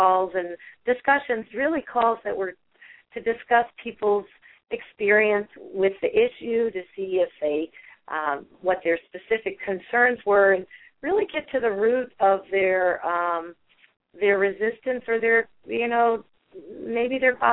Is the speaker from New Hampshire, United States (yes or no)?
yes; New Hampshire, United States; I was raised Catholic in New Hampshire. I didn't know anyone gay. I never saw anyone gay.